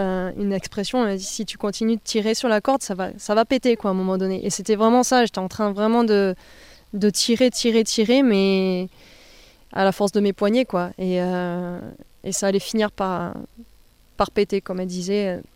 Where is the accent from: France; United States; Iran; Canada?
France; Tarbes, Occitanie; je suis native de Tarbes, comme je l'ai déjà dit. J'ai passé toute ma vie là.